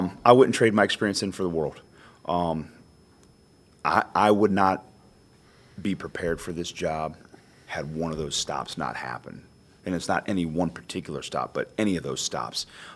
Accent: Akron, Ohio, United States; We come from similar backgrounds, being in the Midwest and old mill towns.

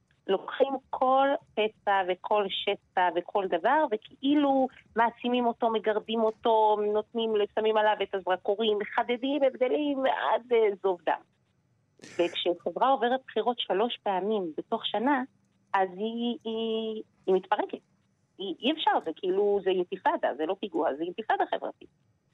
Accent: Jerusalem, Jerusalem District, Israel; אני ירושלמית, אני אמא לחמישה, אני משפטנית בהשכלתי.

